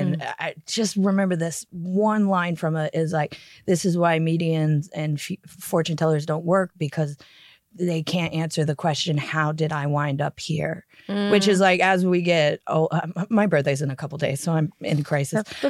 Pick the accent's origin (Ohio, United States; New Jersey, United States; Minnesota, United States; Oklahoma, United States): Ohio, United States; Greenville; now in London, United Kingdom; I live in central London and get paid to make people laugh. And I'm from Greenville, Ohio, where a lot of people I graduated with stayed within the area or town of which I live and maybe have never even left the country.